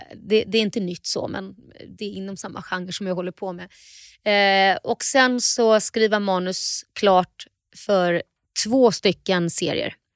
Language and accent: Swedish; Sweden; vi är från Sverige